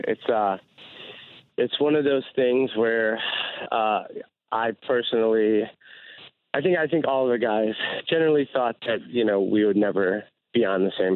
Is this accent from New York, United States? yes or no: no; Chicago, Illinois, United States; okay, you're from Chicago, I'm from Chicago, all right, we're good.